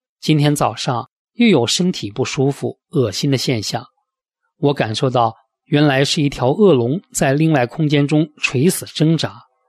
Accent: China; 由于我从小在大陆长大

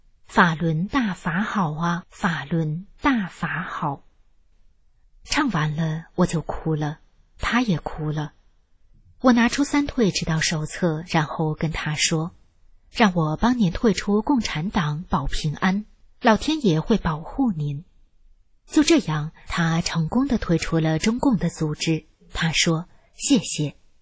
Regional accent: Vietnam; Chinese is a second language; 我是越南人，我的中文很差

